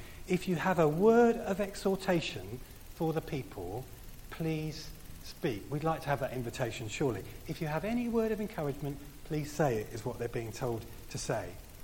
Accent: Chichester, South East England, United Kingdom; As Piero said, I'm from Chichester. Chichester's about 30 miles away.

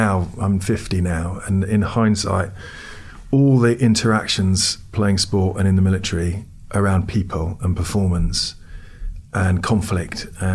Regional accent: United States; we bought a company in America, and I grew up in America, so I always wanted to go back and run a business there.

